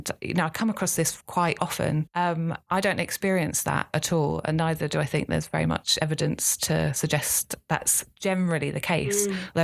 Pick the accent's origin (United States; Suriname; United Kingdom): United Kingdom; Islington, London; I grew up in Islington, as I said, my grandparents were Christian.